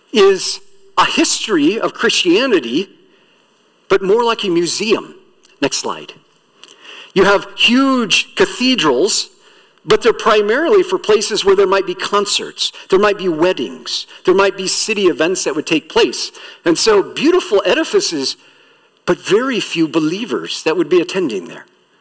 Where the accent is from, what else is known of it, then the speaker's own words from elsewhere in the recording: Iowa, United States; I grew up in Iowa.